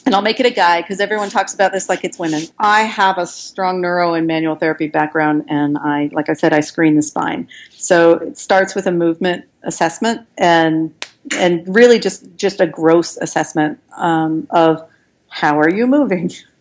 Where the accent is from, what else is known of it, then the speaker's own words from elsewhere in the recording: West Coast, United States; I call them Kegel, but I'm from the West Coast, and I don't know.